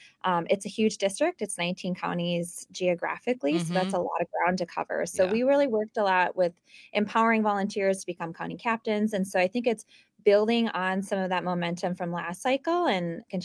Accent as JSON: {"language": "English", "town": "Eau Claire", "region": "Wisconsin", "country": "United States", "tie": "born or raised there", "said": "I'm a dairy farmer's daughter. I grew up over here in the Eau Claire area on a registered Holstein farm."}